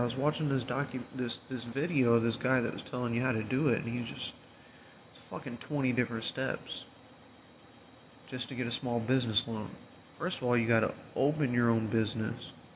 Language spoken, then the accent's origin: English; Illinois, United States; And then I'm still going to have the house that I grew up in back in Illinois.